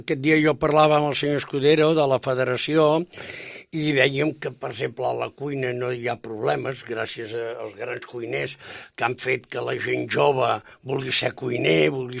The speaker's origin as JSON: {"language": "Catalan", "town": "Girona", "region": "Catalonia", "country": "Spain", "tie": "born or raised there", "said": "quan jo era jove a Girona podia haver 5 o 6 o 7 o 8 discoteques"}